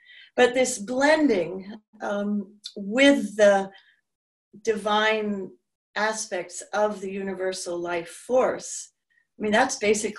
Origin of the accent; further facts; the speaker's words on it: New York City, New York, United States; down in New York City, which is my hometown.